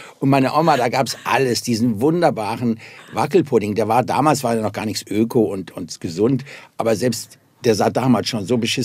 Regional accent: Cologne, North Rhine-Westphalia, Germany; Ich bin ja aus Köln

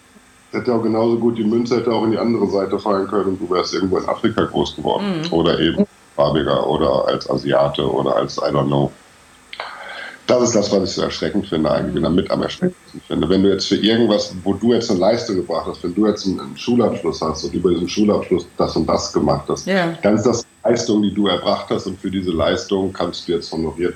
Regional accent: Germany; Ich bin Deutscher.

